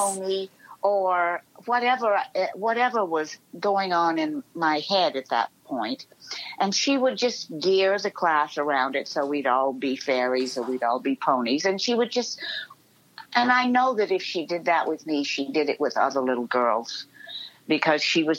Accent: Atlanta, Georgia, United States; now in New York, United States; I grew up in Atlanta, Georgia, and my first memory really is dancing.

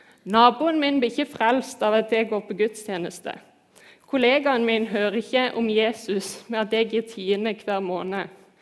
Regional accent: Flekkefjord, Agder, Norway; at jeg kommer fra Flekkefjord

